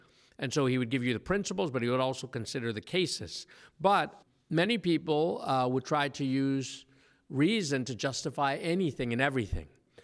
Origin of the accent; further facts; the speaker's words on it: Toledo, Ohio, United States; when I was a child, I grew up in Toledo